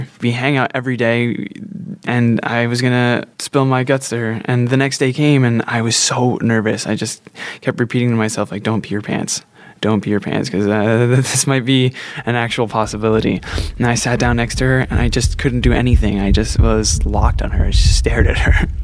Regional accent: New Jersey, United States; Growing up in New Jersey, I was a late bloomer, or a little pussy, as they used to call me in school.

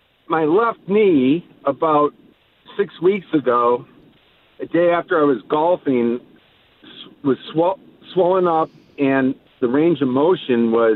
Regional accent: Detroit, Michigan, United States; I grew up outside Detroit, Michigan.

